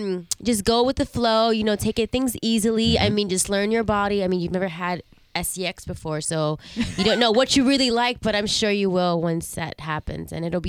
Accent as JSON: {"language": "English", "town": "New York City", "region": "New York", "country": "United States", "tie": "born or raised there", "said": "I was born and raised in New York City."}